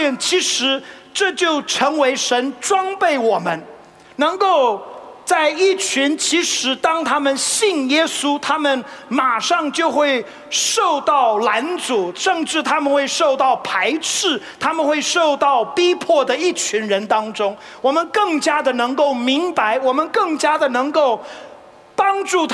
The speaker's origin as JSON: {"language": "Chinese", "country": "China", "said": "他们认为我们中国人都一定是佛教徒，一定是佛教徒。因此当我们跟他们分享我们不是佛教徒，我们乃是基督徒"}